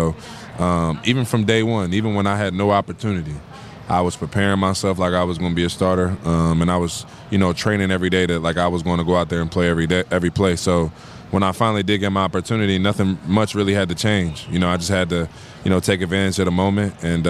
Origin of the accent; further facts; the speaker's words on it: Philadelphia, Pennsylvania, United States; I grew up right around North Philly.